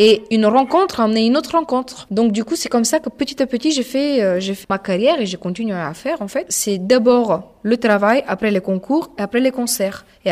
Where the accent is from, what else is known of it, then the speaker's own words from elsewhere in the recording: Bulgaria; French is a second language; now in France; Parce qu'en fait, je viens de la Bulgarie. Donc déjà, j'ai fait ma vie et mon métier de musicienne à l'étranger.